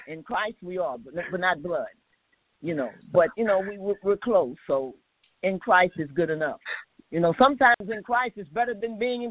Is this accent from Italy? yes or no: no; St. Louis, Missouri, United States; St. Louis, Missouri.